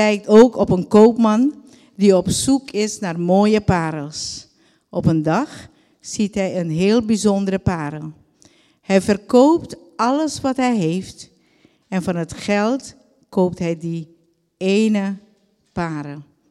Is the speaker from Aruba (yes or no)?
yes; Aruba; born there; Dutch is a second language; En ik ben geboren op Aruba. Ik denk dat jullie dat al hebben doorhebben dat mijn Nederlandse taal anders is dan de Nederlandse mensen. Ik probeer het zo goed mogelijk over te brengen. En ik ben geboren inderdaad op Aruba met een gezin van 6 kinderen.